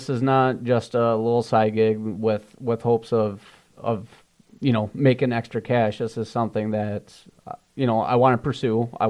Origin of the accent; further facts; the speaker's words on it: Palo, Michigan, United States; also born or lived in Lowell / Alto; So I grew up in Palo, Michigan for about 10 years of my life. Then moved to Lowell, Michigan, raised on a farm over in Alto.